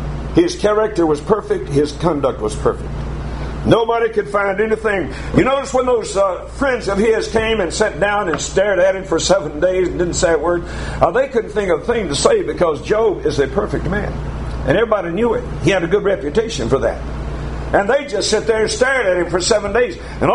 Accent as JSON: {"language": "English", "region": "Alabama", "country": "United States", "tie": "born or raised there", "said": "When I was a boy growing up in North Alabama, I grew up on a farm. There were 18 farms between our house and that little town Boaz, which is only about 3 or 4 miles away."}